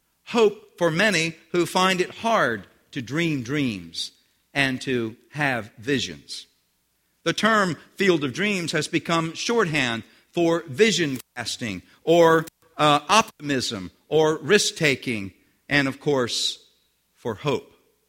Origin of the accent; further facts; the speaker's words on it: Selbyville, Delaware, United States; I remember as a kid growing up in Selbyville that I couldn't wait for school to get out